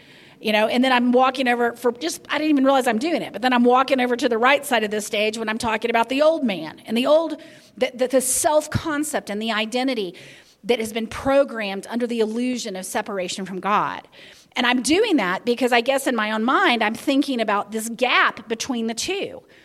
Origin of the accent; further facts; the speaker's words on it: the South, United States; I grew up in the Baptist church. I grew up in the Bible Belt, and we didn't, if we did talk about it, I didn't hear it.